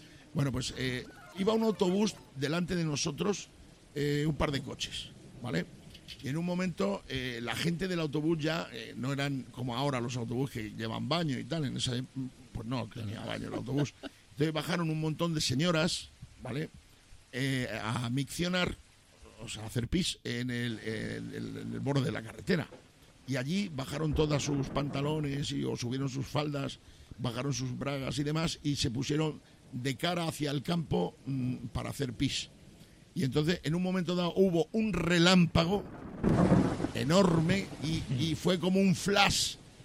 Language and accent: Spanish; Badajoz, Extremadura, Spain; yo venía de Badajoz, donde yo soy, sabéis que yo soy extremeño, soy de Badajoz, nací